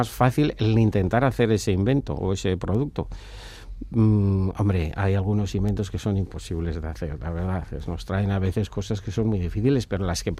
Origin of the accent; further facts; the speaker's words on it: Bilbao, Basque Country, Spain; born there; Pues sí, no, de Bilbao del centro. Yo nací en Indautxu.